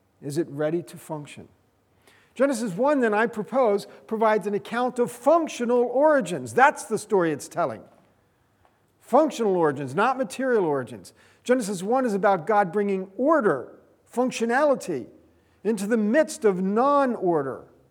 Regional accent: Pennsylvania, United States; I grew up in Pennsylvania, near Philadelphia, and I grew up in a suburb, housing developments, you know, that kind of experience.

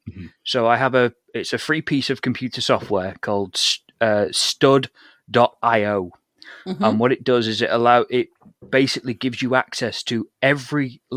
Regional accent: North West England, United Kingdom; born there; now in Liverpool, United Kingdom; I was born in Lancashire, but I moved to Liverpool when I was a police officer.

